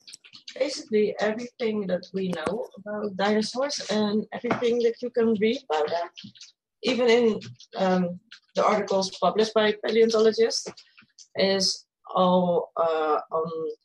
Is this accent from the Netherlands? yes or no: yes; Netherlands; English is a second language; I'm originally from Holland, so if my English is a little bit weird, I'm sorry for that.